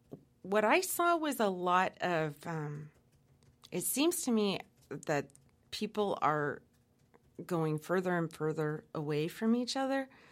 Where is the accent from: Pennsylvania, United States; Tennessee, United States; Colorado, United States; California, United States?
California, United States; Los Angeles; also born or lived in Oakland; I grew up in Los Angeles and Oakland.